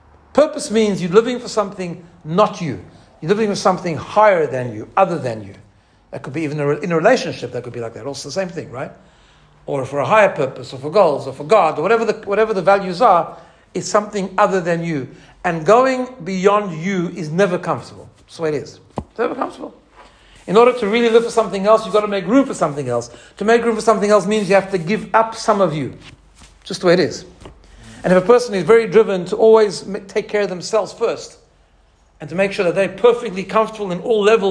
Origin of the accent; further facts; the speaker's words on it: Johannesburg, Gauteng, South Africa; when I grew up in Johannesburg, he lived around the corner.